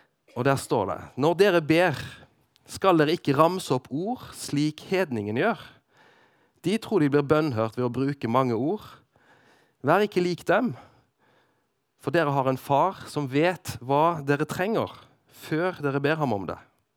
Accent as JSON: {"language": "Norwegian", "region": "Western Norway", "country": "Norway", "lives_now": "Sørlandet, Norway", "said": "Vi er vestlendinger som har flyttet til Sørlandet."}